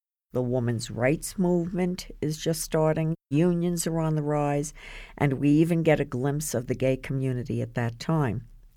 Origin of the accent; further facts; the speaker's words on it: Queens, New York, United States; now in Bradford, United States; Before moving to Bradford, I grew up in Queens, New York.